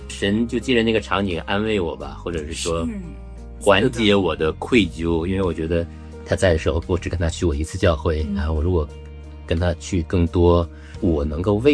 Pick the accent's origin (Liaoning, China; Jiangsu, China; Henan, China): Liaoning, China; Shenyang; 因为我就是我老家在东北沈阳人